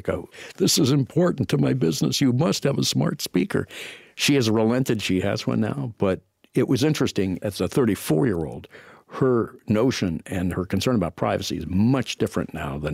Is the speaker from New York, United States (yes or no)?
no; Pennsylvania, United States; We grew up outside Philadelphia.